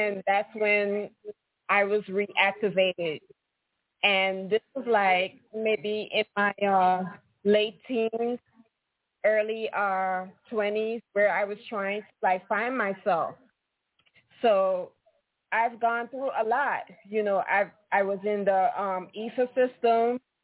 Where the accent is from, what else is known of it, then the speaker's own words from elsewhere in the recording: Guyana; You know, I grew up in South America, Guyana, and I would always disappear.